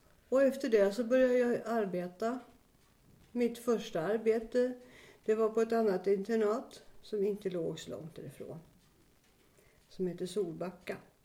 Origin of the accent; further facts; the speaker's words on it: Öja, Södermanland, Sweden; innan kommunsammanslagningen så heter det Öja. Västra Rekarne kommun. Där är jag uppväxt och har gått i skola. I en grannsocken då. Mina föräldrar var småbönder eller jordbrukare.